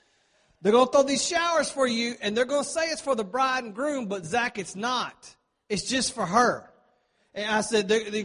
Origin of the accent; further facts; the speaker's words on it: Texas, United States; And we're from Texas. And we do rodeo. And so not everybody in Texas does that.